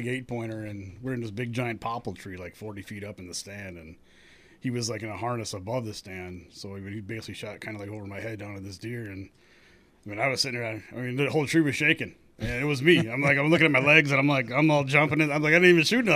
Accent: Green Bay, Wisconsin, United States; Yeah, we did a lot of fishing together, growing up in Green Bay, fishing De Pere and the Bay and all that kind of stuff

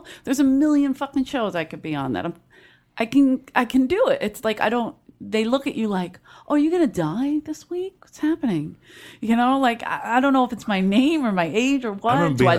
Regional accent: Philadelphia, Pennsylvania, United States; Booing, boo, because I said I was from Philadelphia.

